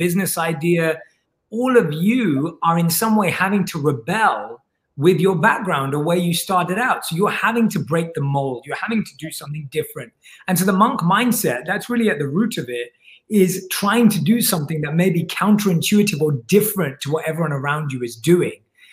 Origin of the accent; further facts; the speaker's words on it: London, United Kingdom; I was born and raised in London